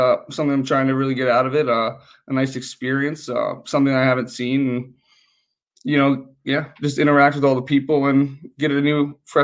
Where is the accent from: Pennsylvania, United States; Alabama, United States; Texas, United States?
Pennsylvania, United States; Pittsburgh; Well, growing up, I'm from Pittsburgh, so the Penguins were always around. They were very good when I was growing up.